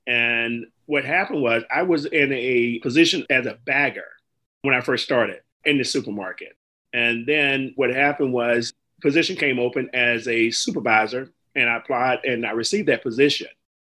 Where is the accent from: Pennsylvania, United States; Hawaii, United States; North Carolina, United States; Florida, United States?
Florida, United States; Pensacola; born there; that was from my hometown. I was born in Pensacola, Florida, originally